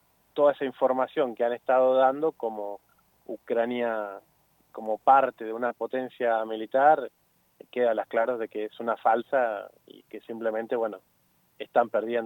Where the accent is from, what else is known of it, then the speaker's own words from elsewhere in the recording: Argentina; somos no solamente argentinos, sino que somos sudamericanos, que somos latinoamericanos, que somos occidentales.